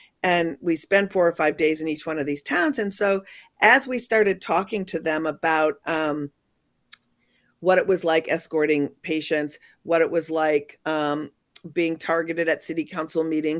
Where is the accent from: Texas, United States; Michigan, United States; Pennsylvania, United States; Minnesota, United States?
Minnesota, United States; And also Minnesota, you know, I'm a Minnesotan.